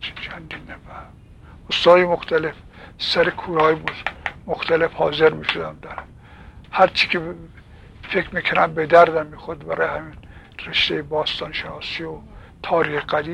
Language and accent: Persian; Tehran, Tehran Province, Iran; also born or lived in France; در محله سنگلج به دنیا آمدم در 1297 شمسی.